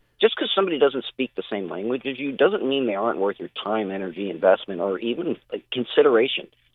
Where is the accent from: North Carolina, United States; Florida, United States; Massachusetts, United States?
Florida, United States; Miami Beach; I've been here 57 years, born and raised in Miami Beach.